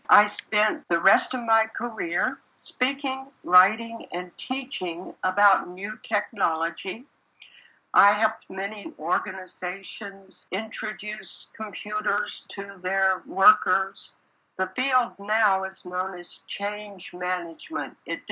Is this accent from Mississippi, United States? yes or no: yes; Mississippi, United States; I grew up in Mississippi, spent my early years on a farm, one of those kids who was barefoot all summer long.